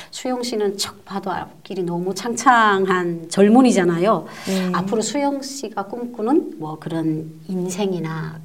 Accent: Hoeryong, North Hamgyong, North Korea; 북한이 아니라 우린 해령에서 왔어요.

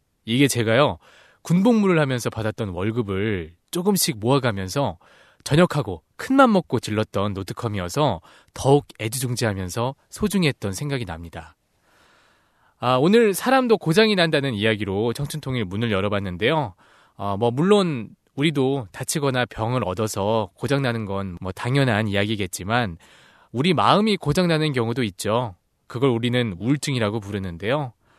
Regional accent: Seoul, South Korea; 저는 따뜻한 서울 남자

